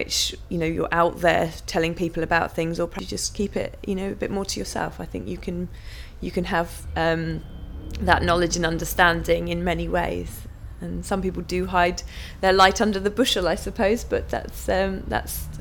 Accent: Fordingbridge, South West England, United Kingdom; also born or lived in Salisbury; I was born in Oddstock Hospital in Wiltshire, in Salisbury, so I haven't ever really travelled too far away from the point where I was born. Lived in Fordingbridge. My mum and dad still live in the house where I grew up

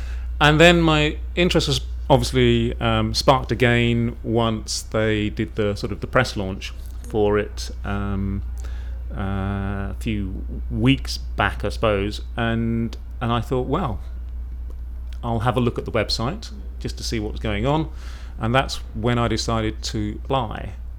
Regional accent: Corringham, East of England, United Kingdom; now in Chiswick, United Kingdom; I'm 45 years old. I'm originally from Corringham in Essex, but I now live in Chiswick, London.

